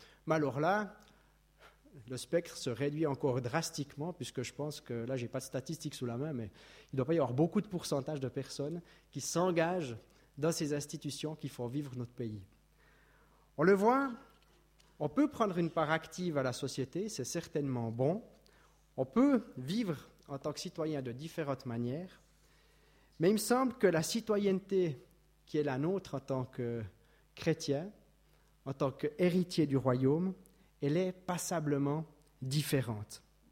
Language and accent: French; Switzerland; La deuxième chose qu'on peut dire quand on est Suisse, quand on est simple citoyen, c'est qu'on a le droit